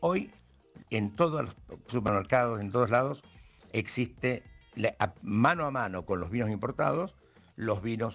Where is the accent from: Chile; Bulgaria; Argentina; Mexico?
Argentina; now in Ukraine; no hay que olvidarse que yo soy argentino.